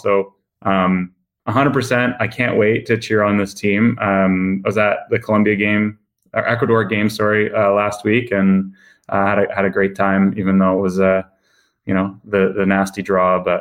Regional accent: Toronto, Ontario, Canada; born there; And I was born in Toronto. Like, I'm a Toronto sports fan

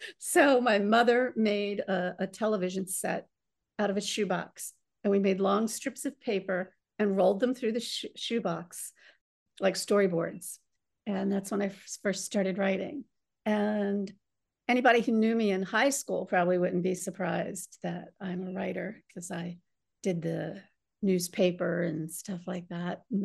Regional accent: Baltimore, Maryland, United States; Yes, I started traveling at an early age, grew up in Baltimore City, and oh my goodness, it stays with you forever, doesn't it?

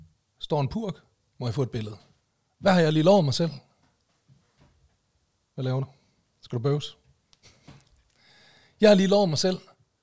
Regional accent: North Denmark Region, Denmark; Jeg er fra Nordjylland. Vi snakker ikke om løn.

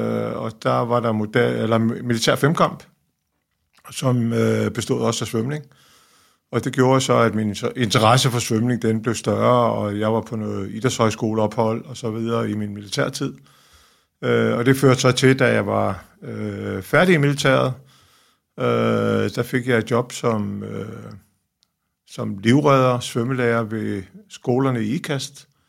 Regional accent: Copenhagen, Capital Region of Denmark, Denmark; Jeg kommer her fra København og opvokset i København.

